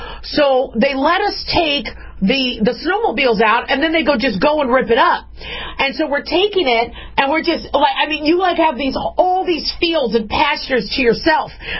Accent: Las Vegas, Nevada, United States; So, we're from Vegas, okay? I've lived in snow, but we're a little inexperienced.

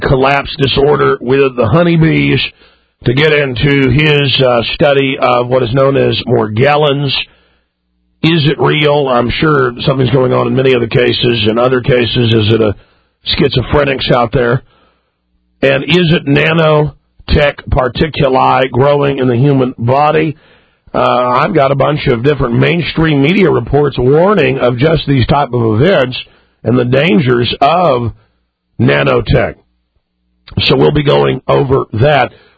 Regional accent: Dallas, Texas, United States; now in Austin, United States; I mean, I grew up in Dallas, folks.

